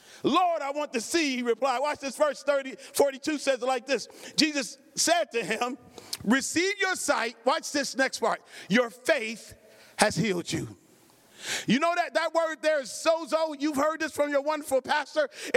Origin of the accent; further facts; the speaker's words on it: Cleveland, Ohio, United States; I grew up in a single-parented home. Grew up, was born and raised in Cleveland, Ohio. I had 8 other brothers and sisters.